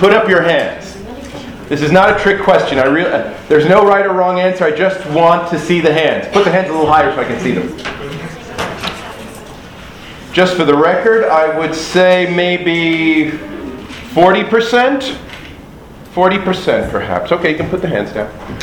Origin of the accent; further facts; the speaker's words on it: United States; now in United Kingdom; Okay, and you know, I'm from the United States